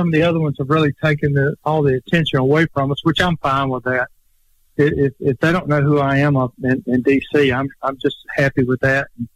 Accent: Alabama, United States; I want to go on offense because I know I'm from Alabama and I understand football

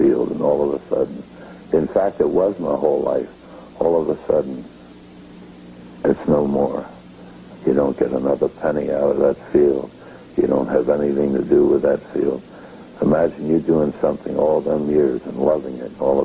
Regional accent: Camden, New Jersey, United States; See, I'm born and raised in Camden

